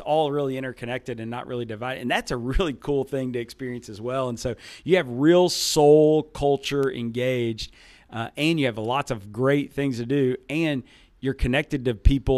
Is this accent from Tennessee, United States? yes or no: yes; Murfreesboro, Tennessee, United States; now in Memphis, United States; but I'm from a small town in Middle Tennessee called Murfreesboro. It's gotten big since